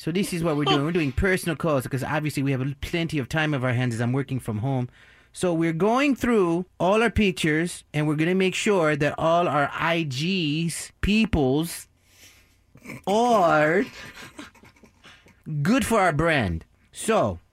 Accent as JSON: {"language": "English", "country": "Guatemala", "moved": "yes", "said": "I learned when I came to this country from Guatemala to keep it real."}